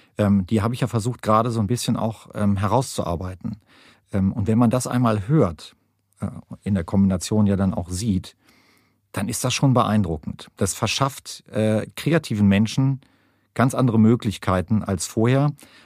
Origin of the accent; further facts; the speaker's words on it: Lower Saxony, Germany; Oder das Ostfriesisch, um ein bisschen mehr in meine Heimat zu gehen.